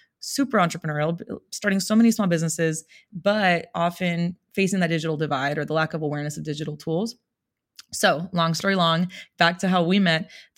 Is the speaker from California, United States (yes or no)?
yes; Oxnard, California, United States; so I'm from Oxnard, California, grew up there with my family, big Mexican American family